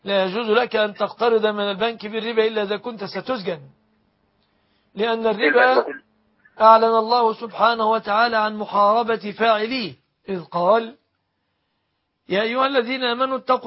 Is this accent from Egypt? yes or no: yes; Egypt; بلادنا مصر